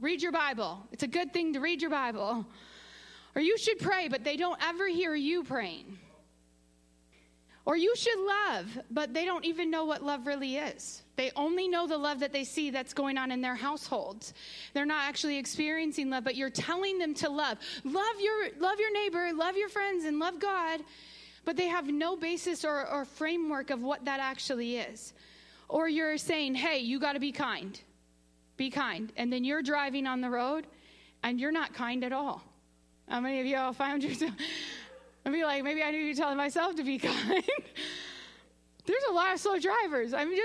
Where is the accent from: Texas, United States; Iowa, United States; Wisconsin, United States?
Wisconsin, United States; Even though I grew up in the Packer land and area, I did not grow up in a household that had any culture of football.